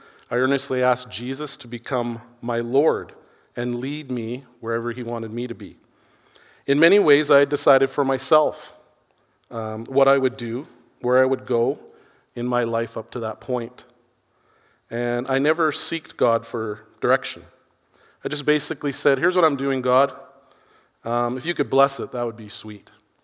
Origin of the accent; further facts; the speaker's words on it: Fort McMurray, Alberta, Canada; I'm originally from Fort McMurray, Alberta.